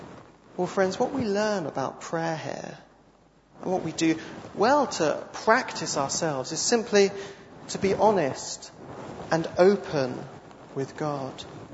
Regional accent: Canterbury, South East England, United Kingdom; In the church in which I grew up in Canterbury

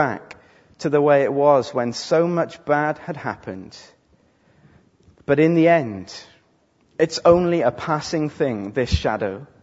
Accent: Wales, United Kingdom; I'm from Wales, I can insult Aberystwyth, it's fine.

